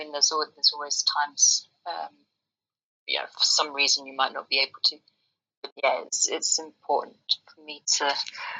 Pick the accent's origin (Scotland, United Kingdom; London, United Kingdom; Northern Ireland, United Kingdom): London, United Kingdom; Well, I'm from London, the outskirts of London.